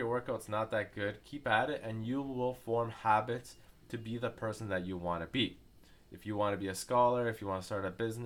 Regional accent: Canada; I am Canadian

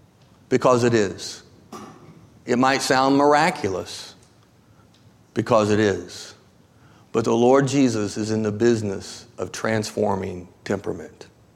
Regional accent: Midwest, United States; There are certain things that I do because I grew up in the Midwest, environmental.

